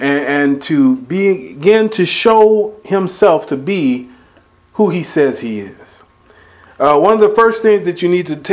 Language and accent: English; United States; You know, growing up in America, many of us have gotten accustomed to our modern day comforts and luxuries.